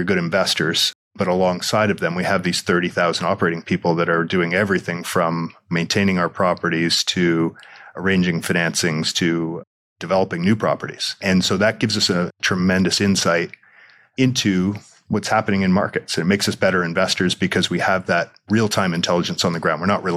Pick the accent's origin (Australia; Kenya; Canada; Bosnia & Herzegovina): Canada; now in New York, United States; I grew up in Canada. I'm Canadian. I live in New York now.